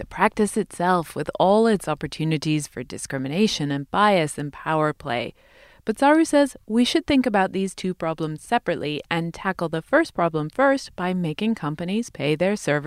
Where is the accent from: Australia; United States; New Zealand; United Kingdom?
United Kingdom; England; I come from England